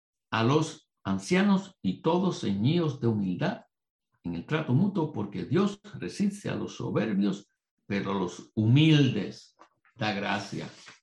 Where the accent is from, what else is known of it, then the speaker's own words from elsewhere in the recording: Puerto Rico; born there; Y yo dije, pues si yo nací aquí en Puerto Rico.